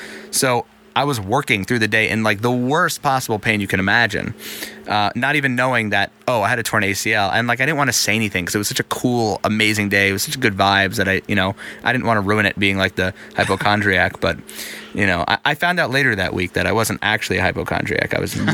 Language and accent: English; New York, United States; I mean, for, you know, being a New Yorker, obviously Opie and Anthony were on New York radio